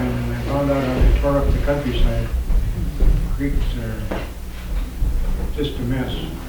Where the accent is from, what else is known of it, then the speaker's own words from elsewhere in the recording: Minneapolis, Minnesota, United States; from Minneapolis.